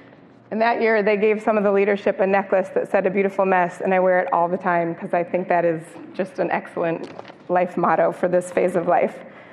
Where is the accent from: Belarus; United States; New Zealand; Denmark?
United States; Chicago, Illinois; I'm from Chicago, as they said.